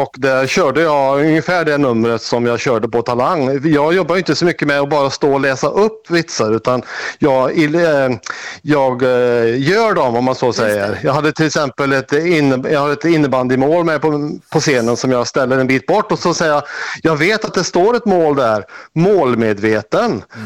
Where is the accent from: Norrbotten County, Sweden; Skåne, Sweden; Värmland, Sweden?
Värmland, Sweden; Men jag är egentligen värmlänning ju